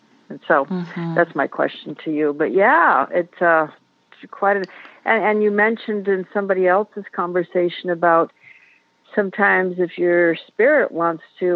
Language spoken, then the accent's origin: English; Santa Clarita, California, United States; Okay. I'm from Santa Clarita, California.